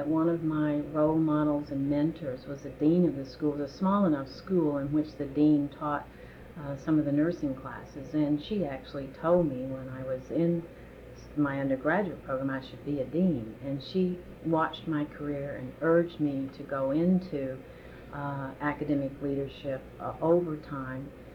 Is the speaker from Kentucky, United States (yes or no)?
yes; Princeton, Kentucky, United States; born there; I was born in Princeton, Kentucky, on January the 24th, 1938.